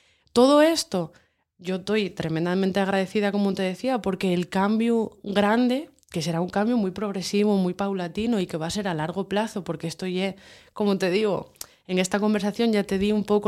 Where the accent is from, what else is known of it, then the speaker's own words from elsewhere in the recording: Santa Bárbara, Asturias, Spain; En mi pueblo, hombre, por Dios, Santa Bárbara bendita. Santa Bárbara, yo vivo en el Corralón.